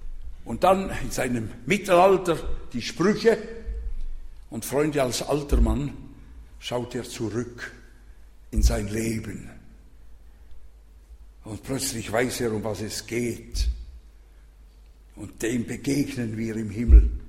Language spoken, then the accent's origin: German; Switzerland; Als Schweizer bin ich da irritiert.